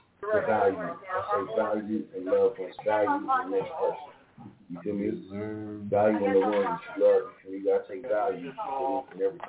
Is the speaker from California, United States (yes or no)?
yes; California, United States; I'm from the Bay Area, man.